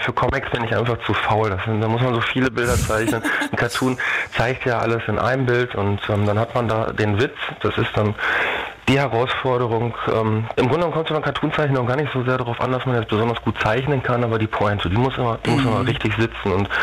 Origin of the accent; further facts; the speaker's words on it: Herten, North Rhine-Westphalia, Germany; bin ich hier in meiner Heimatstadt in Herten gerade sehr politisch aktiv.